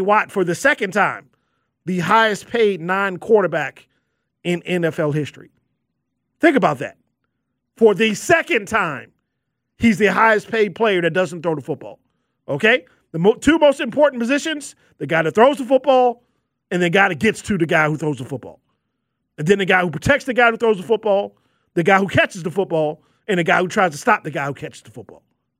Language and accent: English; Glen Burnie, Maryland, United States; some of the best young talent from my home state of Maryland. And in particular, there are four or five guys that are right from my neighborhood of Glen Burnie, Maryland.